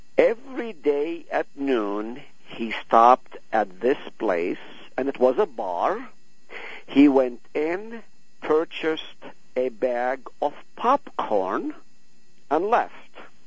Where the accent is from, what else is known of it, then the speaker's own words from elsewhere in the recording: Nazareth, Northern District, Israel; also born or lived in Haifa; Okay, I grew up in Israel, as you know. I was born in Nazareth, lived in Haifa on the slopes of Mount Carmel